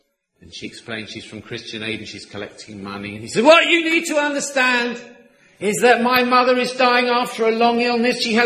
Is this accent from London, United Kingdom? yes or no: yes; London, United Kingdom; I'm basically a Londoner. I was a special needs teacher there for a long time